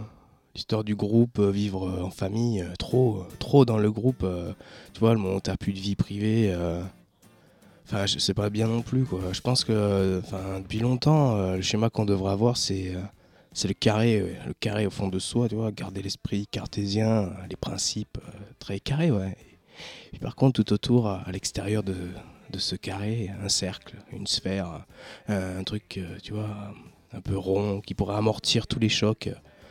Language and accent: French; France; je me barre en Argentine et je dis là-bas, je suis français